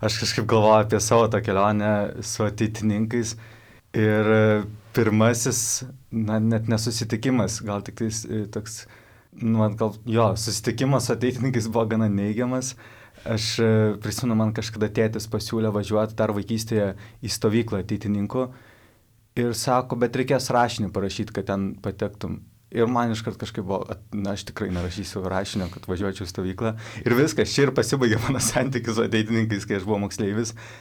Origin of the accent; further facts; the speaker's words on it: Kretinga, Klaipėda County, Lithuania; now in Vilnius, Lithuania; gyvenu Vilniuje. Bet esu pats iš Kretingos ir galbūt jau po truputį tampantis ir save laikantis žemaičių, bet dar kol kas po truputį tik tais.